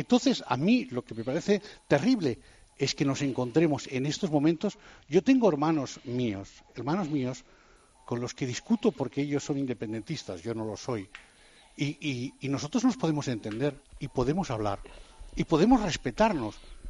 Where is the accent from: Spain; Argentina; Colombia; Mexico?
Spain; Catalonia; Yo soy catalán.